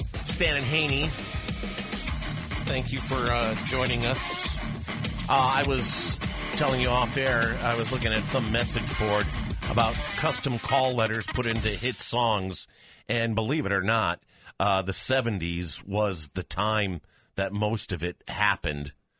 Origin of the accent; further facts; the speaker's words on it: Northeast, United States; Again, I grew up in the Northeast, but it changed by the time I got there.